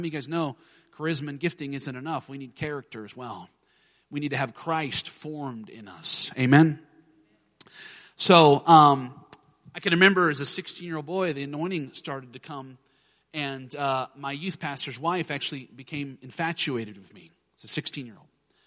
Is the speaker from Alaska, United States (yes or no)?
yes; Alaska, United States; I was born and raised in Alaska, fifth generation Pentecostal preacher, praise God.